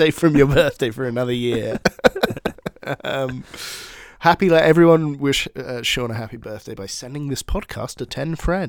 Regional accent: United Kingdom; I'm not a massive Monty Python fan, which is maybe my hot take as a British citizen.

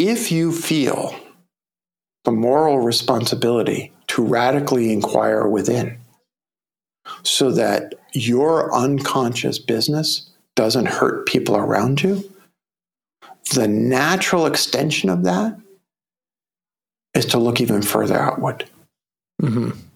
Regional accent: Brooklyn, New York, United States; I'm from Brooklyn.

